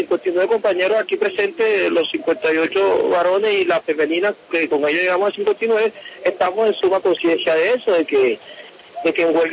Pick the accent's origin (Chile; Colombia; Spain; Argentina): Colombia; Caribbean Region; La gran mayoría de los que estamos aquí somos costeños, entre Bolívar, Sucre y Atlántico.